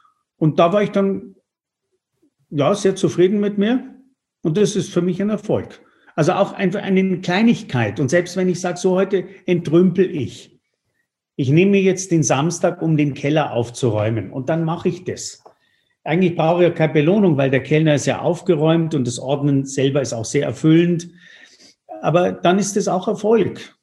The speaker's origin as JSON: {"language": "German", "region": "Tuscany", "country": "Italy", "second_language": "German", "said": "Jetzt komme ich ja aus der Toskana"}